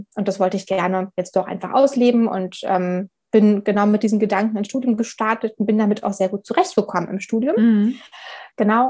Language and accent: German; Berlin, Germany; Ich komme hier aus Berlin